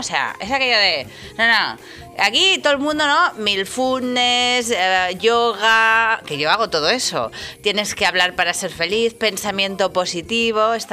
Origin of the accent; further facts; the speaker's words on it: Spain; Ciertamente, las mujeres españolas en general hablamos más.